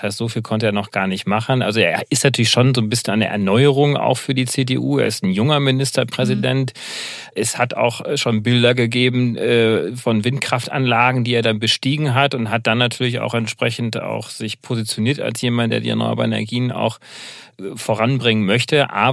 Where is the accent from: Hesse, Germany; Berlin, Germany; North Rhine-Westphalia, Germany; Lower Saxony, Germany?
North Rhine-Westphalia, Germany; ich selber bin Enkel eines Steigers. Also ich komme aus dem Ruhrpott, aus dem Ruhrgebiet ursprünglich und mein Großvater ist noch in die Tiefen des Berges gegangen, hat Kohle hochgeholt